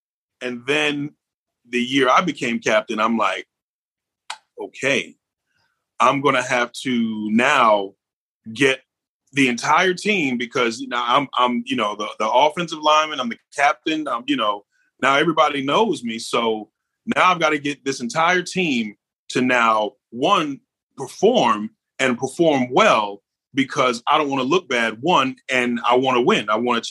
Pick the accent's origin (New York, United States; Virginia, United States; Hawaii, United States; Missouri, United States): New York, United States; I'm a New Yorker, so I'm a Giants fan.